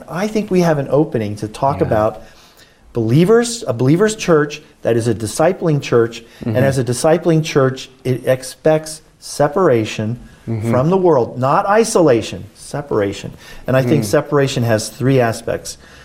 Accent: United States; I'll speak of that because I'm an American, in the American setting, for so many of us Christians

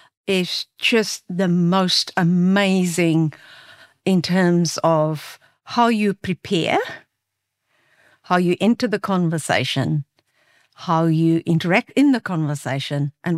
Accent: South Africa; first language Afrikaans; English is a second language; It's an ongoing piece of work because English is my second language, as I said, and if I had to say it in my first language, it would be much harsher than it would be in English.

